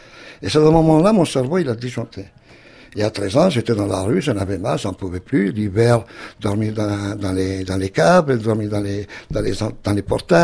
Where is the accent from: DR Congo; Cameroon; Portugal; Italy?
Italy; Milan, Lombardy; now in France; Et depuis 75, j'ai quitté l'Italie, Milan, et je ne suis plus retourné.